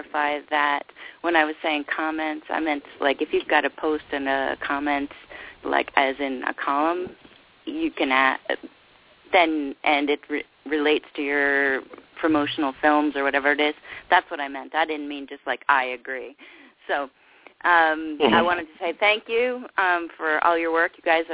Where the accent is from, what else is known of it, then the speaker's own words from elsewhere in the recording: Massachusetts, United States; I'm from Massachusetts, and don't hate me for that.